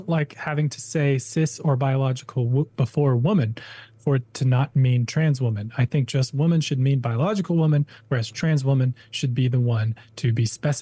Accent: Minnesota, United States; Sally, I'm from Minnesota originally, my family is

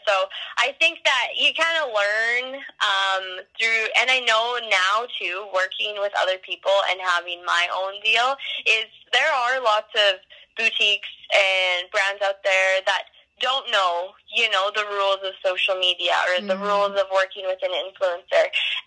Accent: Canada; I am from Canada

